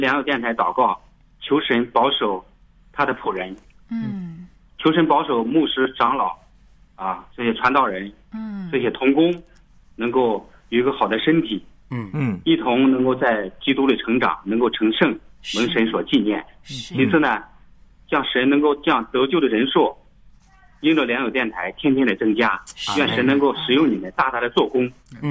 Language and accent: Chinese; Anhui, China; 我是安徽的